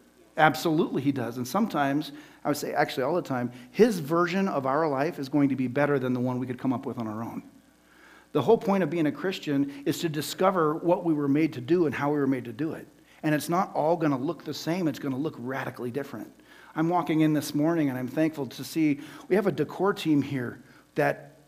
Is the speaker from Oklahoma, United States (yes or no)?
no; Golden Valley, Minnesota, United States; This is a city boy, born and raised in South Golden Valley, who had never been around chickens.